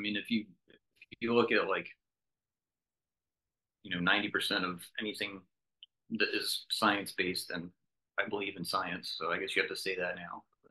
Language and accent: English; Phoenix, Arizona, United States; I mean, I grew up in Phoenix, and if they actually run out of water